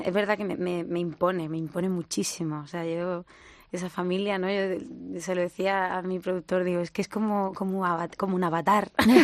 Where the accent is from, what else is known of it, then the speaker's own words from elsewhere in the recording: Letur, Castilla-La Mancha, Spain; also born or lived in Albacete; yo soy nacida en Albacete, pero criada en un pueblo, en Letur.